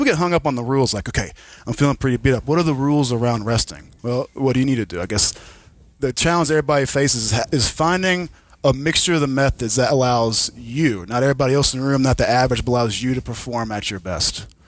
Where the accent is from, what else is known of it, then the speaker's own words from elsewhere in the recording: Tennessee, United States; But never in my life I shot a gun. I'm born and raised in Tennessee.